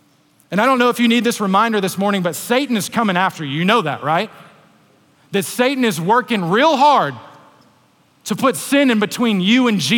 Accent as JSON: {"language": "English", "town": "Beaumont", "region": "Texas", "country": "United States", "tie": "born or raised there", "said": "I grew up in Beaumont, and when you're outside of the Southeast Texas area, you can say, Beaumont's like Houston, it's right there"}